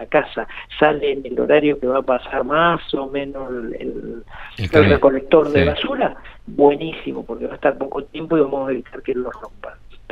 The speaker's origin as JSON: {"language": "Spanish", "town": "San Martín de los Andes", "region": "Neuquén", "country": "Argentina", "tie": "born or raised there", "said": "Ese fue mi tacho de residuo de toda mi infancia en San Martín de los Andes."}